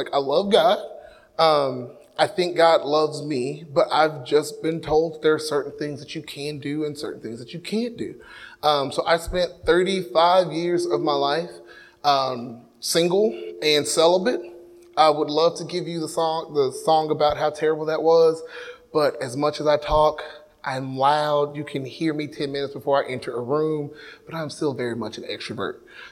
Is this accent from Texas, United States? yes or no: yes; Dallas, Texas, United States; I grew up in Dallas. I'm a pastor's kid.